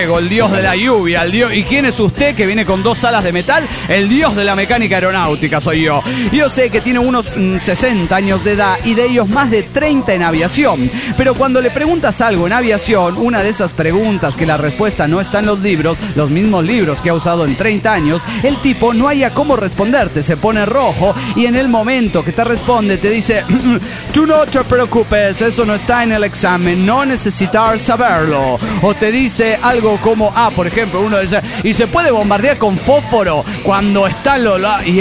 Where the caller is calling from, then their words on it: Pasto, Nariño, Colombia; de Pasto.